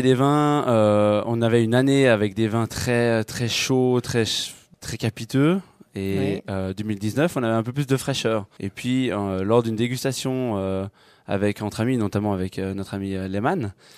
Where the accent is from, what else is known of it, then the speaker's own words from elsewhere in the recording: France; moi, je suis française, j'ai trois nationalités, oui. Suisse … de par ma mère